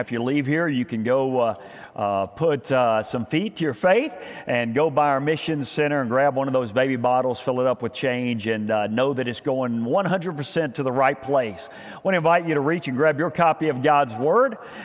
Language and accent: English; Spring, Texas, United States; I grew up down in Spring, Texas. All of you know that. All of our family is still down there.